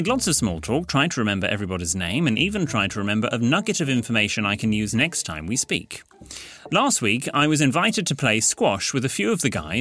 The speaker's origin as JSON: {"language": "English", "region": "North West England", "country": "United Kingdom", "said": "Whereas I am from Lancashire and went to the local high school"}